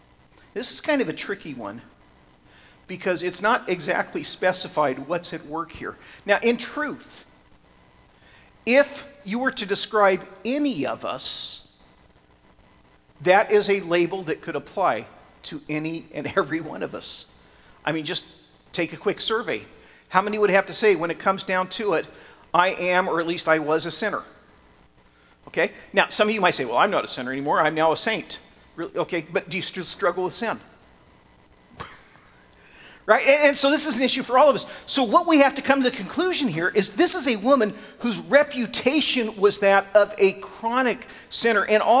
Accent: Santa Rosa, California, United States; When I grew up in Santa Rosa, we had a lady that everybody tried to avoid.

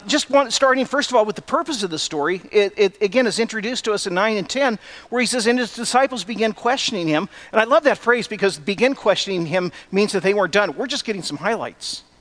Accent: Santa Rosa, California, United States; We grew up in Santa Rosa, and one of the things, my mom always wanted a garden

